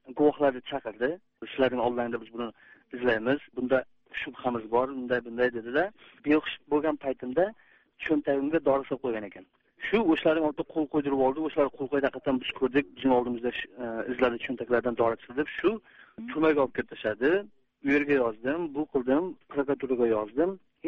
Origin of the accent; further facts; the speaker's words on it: Olmaliq, Tashkent Region, Uzbekistan; now in Surgut, Russia; Men o'zbek, O'zbekistonlik, Namangandan, Andijondan, men o'zim Olmaliqdan.